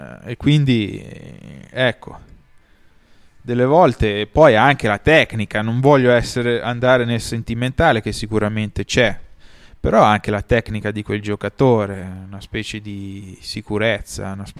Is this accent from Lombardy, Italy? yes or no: yes; Milan, Lombardy, Italy; born there; sono nato a Milano